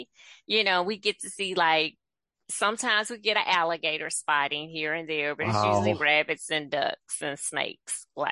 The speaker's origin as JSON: {"language": "English", "town": "Baton Rouge", "region": "Louisiana", "country": "United States", "tie": "born or raised there", "said": "I grew up in Baton Rouge, Louisiana."}